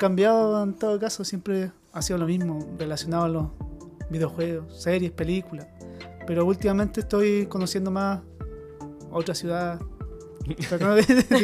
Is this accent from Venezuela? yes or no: no; Santiago, Santiago Metropolitan Region, Chile; born there; Yo en mi caso nací en Santiago.